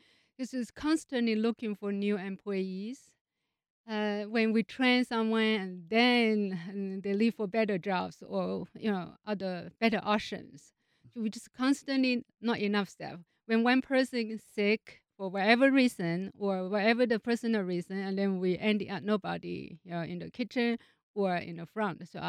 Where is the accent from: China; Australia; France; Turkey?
China; now in United States; I grew up in China, and also ate a lot of bean products